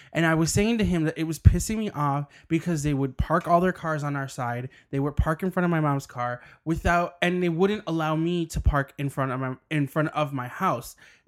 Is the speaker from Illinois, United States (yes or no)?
yes; Chicago, Illinois, United States; But then at the same time, as a Chicagoan, I think most people in the city feel this way.